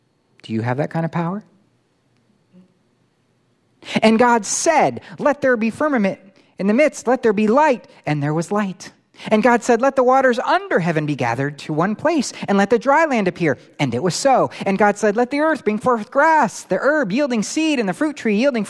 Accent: Florida, United States; Now, I grew up in Florida. If you know anything about Florida, it is like the home of the roach.

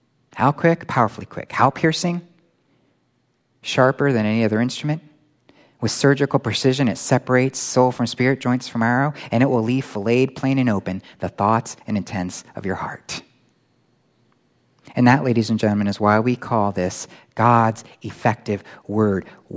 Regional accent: Florida, United States; Now, I grew up in Florida. If you know anything about Florida, it is like the home of the roach.

